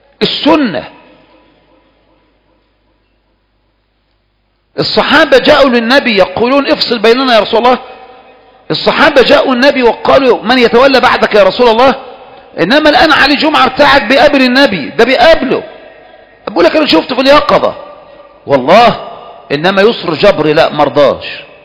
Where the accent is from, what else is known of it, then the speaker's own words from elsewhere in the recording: Kafr El Sheikh Governorate, Egypt; يعني انا من كفر الشيخ اروح اتصدق على القناوي هناك؟